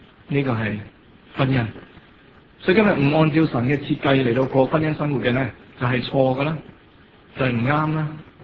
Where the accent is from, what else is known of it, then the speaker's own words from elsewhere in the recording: China; 你又不是我们中国人呢，我用中用个筷子来拉